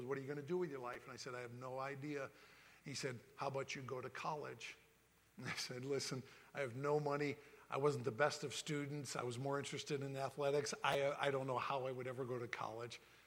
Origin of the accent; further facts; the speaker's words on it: Northeast, United States; now in Florida, United States; I'm from the Northeast. I could never have imagined I would live in Florida